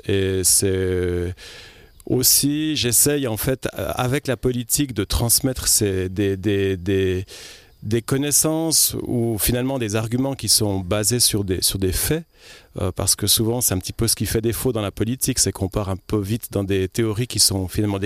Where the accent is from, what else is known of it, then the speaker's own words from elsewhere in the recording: Saint-Maurice, Valais, Switzerland; now in Salvan, Switzerland; j'ai grandi à Saint-Maurice exactement, mais toute ma lignée paternelle vient de Salvans. Je venais ici pour mes vacances d'été